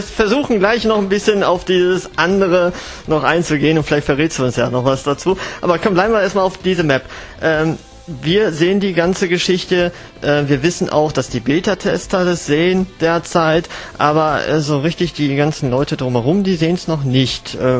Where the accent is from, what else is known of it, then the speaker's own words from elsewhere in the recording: Bottrop, North Rhine-Westphalia, Germany; Ich meine, ich komme ja selber aus Bottrop